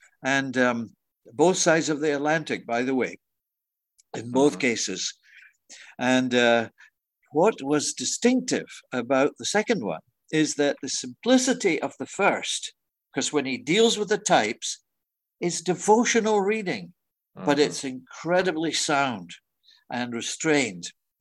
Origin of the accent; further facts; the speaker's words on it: Edinburgh, Scotland, United Kingdom; I'm from Edinburgh myself and I know Dalkeith, but I haven't been at the graveyard.